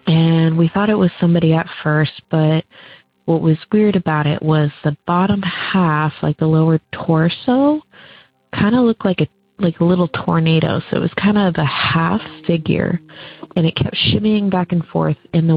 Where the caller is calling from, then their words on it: Bellingham, Washington, United States; I'm calling from Bellingham, Washington.